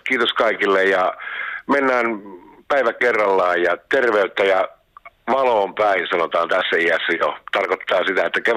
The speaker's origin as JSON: {"language": "Finnish", "region": "North Karelia", "country": "Finland", "said": "me molemmat olemme Pohjois-Karjalasta kotoisin"}